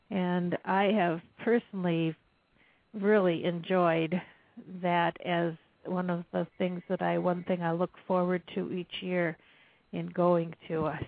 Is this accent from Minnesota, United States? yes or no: yes; Minnesota, United States; I was approached by one of the board members who knew I was from Minnesota.